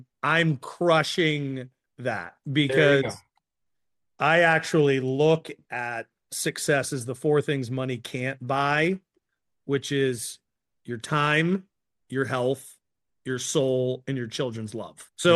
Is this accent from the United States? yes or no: yes; Maryland, United States; And so I'm from Maryland, which is like one of the hotbeds for that sport.